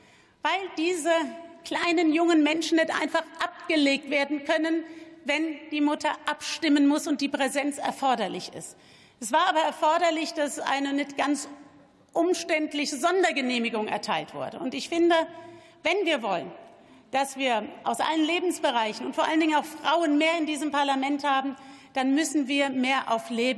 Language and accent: German; Bad Kreuznach, Rhineland-Palatinate, Germany; In meiner Heimatstadt Bad Kreuznach haben sie sich zum ersten Mal auf deutschem Boden getroffen.